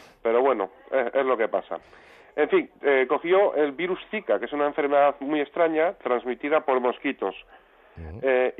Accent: Avilés, Asturias, Spain; Yo soy avilesino, asturiano, aunque soy culé

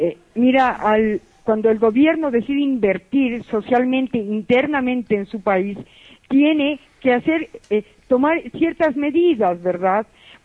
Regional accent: Ecuador; Como ecuatoriana que soy, muchísimas gracias por estas preguntas.

